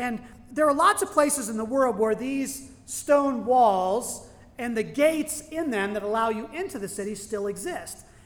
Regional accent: Pittsburgh, Pennsylvania, United States; Growing up around Pittsburgh, when we would go to the city, you would drive through the Fort Pitt tunnels

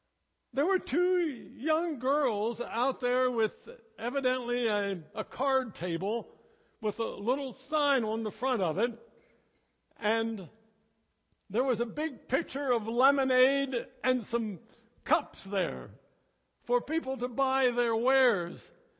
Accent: Pennsylvania, United States; even though I'm from Pennsylvania.

